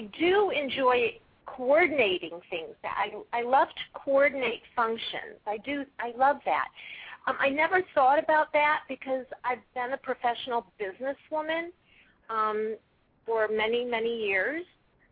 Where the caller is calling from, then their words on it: California, United States; I'm calling from California, and this is my first time calling.